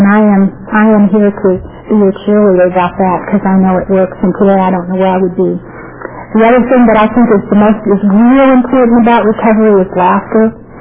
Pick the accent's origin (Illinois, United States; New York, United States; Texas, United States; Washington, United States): Illinois, United States; Chicago; I was born in Chicago, Illinois, and I lived in a Polish and Czechoslovakian neighborhood.